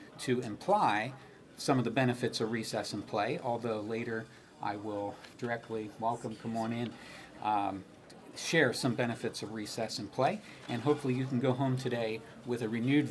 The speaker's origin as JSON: {"language": "English", "town": "Mount Joy", "region": "Pennsylvania", "country": "United States", "said": "from Mount Joy area. It's about 30 minutes southwest of here."}